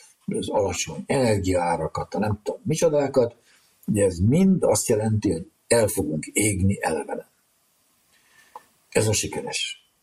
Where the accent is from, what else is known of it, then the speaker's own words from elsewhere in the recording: Transylvania, Romania; maga a felvidékén erdélyi vagyok